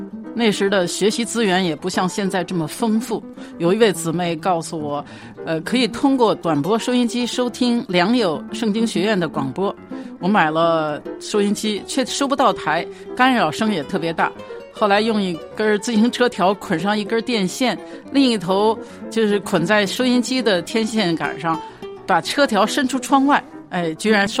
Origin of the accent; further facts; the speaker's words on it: Beijing, China; 我们夫妻来自北京，都是66届高中毕业生，也就是被称为老三届。